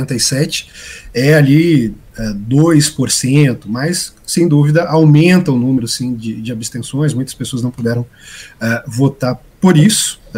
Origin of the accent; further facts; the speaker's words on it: Sorocaba, São Paulo, Brazil; ou encerrava aqui em Sorocaba, que é a minha cidade natal.